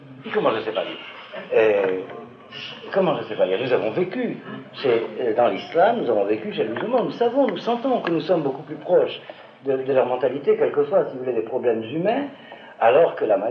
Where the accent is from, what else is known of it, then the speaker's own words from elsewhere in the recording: Algeria; moved away; je suis moi-même un juif originaire des pays d'islam. Pour ne pas vous cacher, je suis originaire d'Algérie